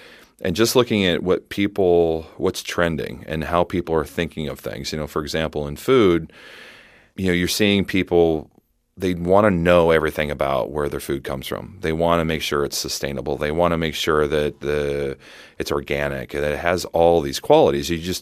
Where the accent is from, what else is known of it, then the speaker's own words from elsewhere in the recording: Iowa, United States; Well, I grew up in Iowa, which is about 4 hours from Chicago